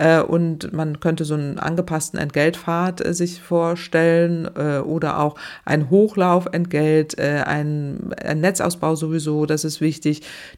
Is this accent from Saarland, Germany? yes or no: no; Lower Saxony, Germany; in Hamburg, Niedersachsen, meine Heimat auch.